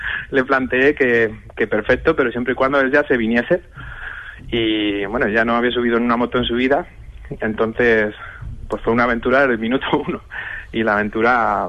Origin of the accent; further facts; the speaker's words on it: Toledo, Castilla-La Mancha, Spain; bueno, es mi tierra, por supuesto, yo soy toledano